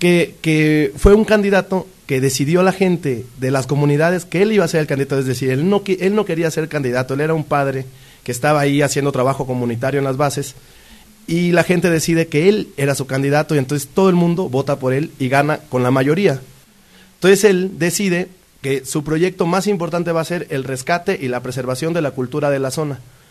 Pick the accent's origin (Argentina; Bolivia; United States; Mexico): Mexico; Santiago Tuxtla, Veracruz; pues soy del sur de Veracruz, de Santiago Tuxtla.